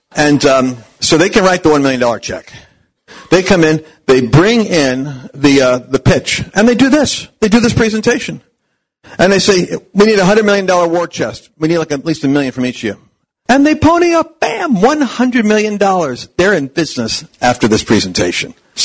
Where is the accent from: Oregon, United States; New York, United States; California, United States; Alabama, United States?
New York, United States; Oyster Bay; born there; also born or lived in Long Island; I used to live there, Long Island. I was born in Oyster Bay